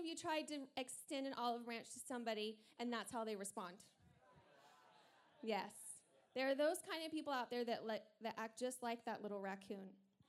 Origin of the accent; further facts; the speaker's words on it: Texas, United States; now in California, United States; And I'm from Texas. I grew up in a town of 7,000 people. And I was at this little tiny high school.